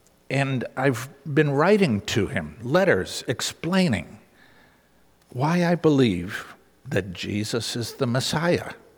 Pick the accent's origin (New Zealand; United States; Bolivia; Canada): United States; New York City, New York; Perhaps you know that I grew up in New York City.